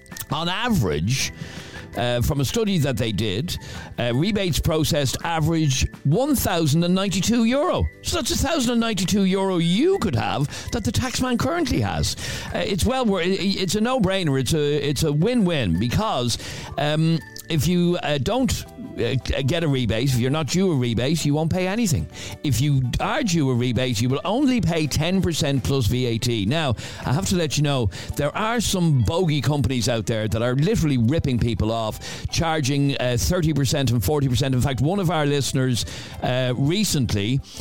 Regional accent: Ireland; I'm an Irish woman married to a Muslim man with two children who are being raised Muslim.

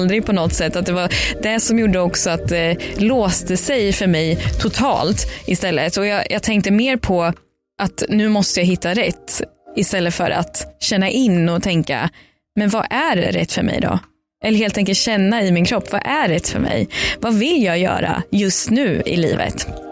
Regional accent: Linköping, Östergötland, Sweden; i mitt barnrum i villan hemma i Linköping

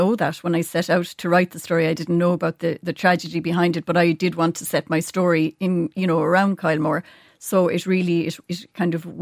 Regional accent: Galway, Connacht, Ireland; I'm from Galway myself and worked for the Connacht Tribune.

